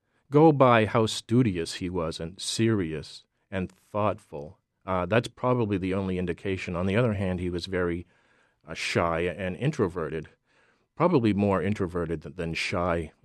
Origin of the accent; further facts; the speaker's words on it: Rumford, Maine, United States; born there; I was born in Rumford myself, so I can attest firsthand to what it's like growing up there.